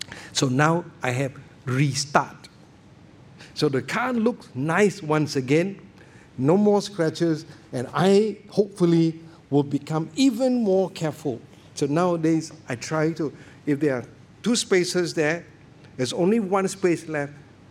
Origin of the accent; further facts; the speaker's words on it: Singapore; I am Singaporean. I don't use the word la a lot. But that does not mean not, that does not make me a less Singaporean.